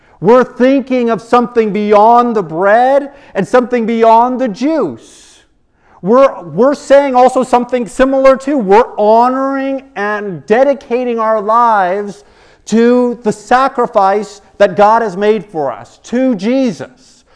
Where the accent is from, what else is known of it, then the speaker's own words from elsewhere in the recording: Florida, United States; When I grew up in Florida, and every day at school, we would stand at our desks.